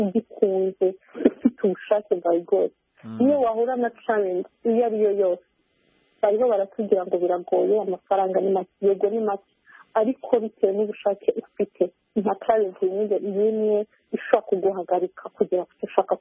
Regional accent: Burundi; I'm Burundian, I'm 22 years old

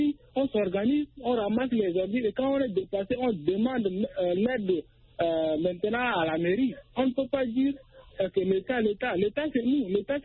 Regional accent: N'Djamena, Chad; Par exemple, ici, chez moi, en Niamena, les jeunes s'organisent par quartier.

